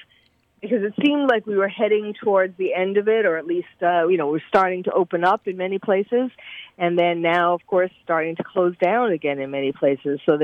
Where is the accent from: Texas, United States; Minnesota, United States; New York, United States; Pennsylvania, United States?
New York, United States; I'm originally from New York. And so when I saw some statues toppled in Manhattan, you know, statues that I grew up